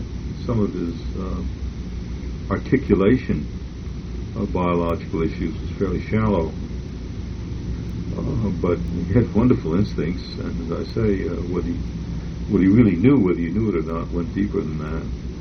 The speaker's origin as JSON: {"language": "English", "region": "New York", "country": "United States", "said": "against the special disability of being a New Yorker, which I shared with Francis, and even more of being a Jewish New Yorker."}